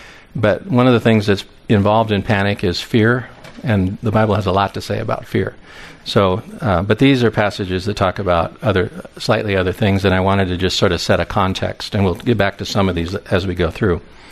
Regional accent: Moscow, Idaho, United States; I'm from Moscow, Idaho. I've been there since, well, I went to college there back in the 70s, late 70s.

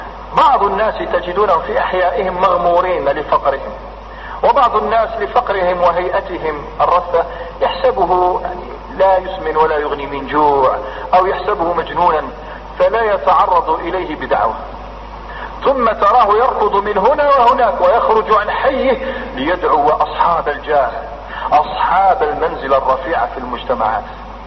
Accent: Algeria; وأنا جزائري مثلكم نعلم كل ما يدور في الكواليس

